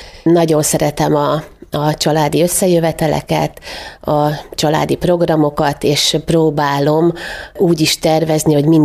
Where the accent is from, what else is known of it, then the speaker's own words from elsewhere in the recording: Kelebia, Bács-Kiskun, Hungary; also born or lived in Baja; now in Kiskunhalas, Hungary; lassan 35 éve élek Kiskunhalason, de nem itt születtem. Baján születtem, a szüleim ott tervezték az életüket, de a nehézségek, azok haza költöztették őket a kis falujukba, így Kelebján jártam általános iskolába, ott növekedtem, cseperedtem, és ott töltöttem a gyermekkorom nagy részét.